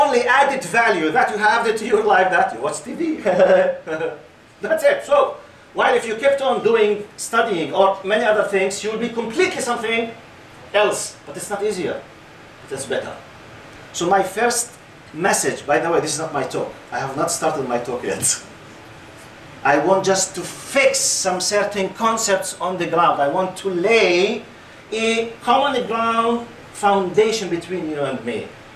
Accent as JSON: {"language": "English", "country": "Jordan", "second_language": "English", "said": "I came from Jordan."}